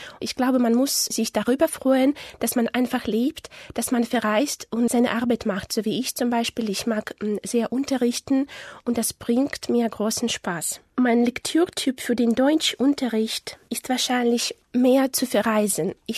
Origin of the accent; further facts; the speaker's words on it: Murmansk, Murmansk Oblast, Russia; German is a second language; Ich komme aus Russland, aus der Stadt Murmansk. Das ist die Stadt auf der Kola-Halbinsel, hinter dem Polarkreis. Ich bin im Jahre 1985 geboren.